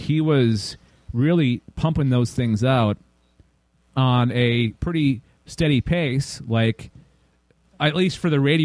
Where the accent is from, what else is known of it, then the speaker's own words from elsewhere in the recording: Canada; most Canadians don't have a super thick Canadian accent.